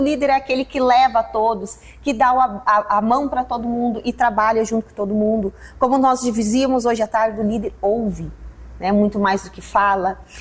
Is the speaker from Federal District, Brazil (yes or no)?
no; Júlio Cardoso, Rio Grande do Sul, Brazil; Então, eu sou daqui, sou natural daqui, natural de Júlio Cardoso, mas quando eu estava com 14, 15 anos, eu tive a oportunidade de, através da escola, de uma atividade da escola, ir para Porto Alegre.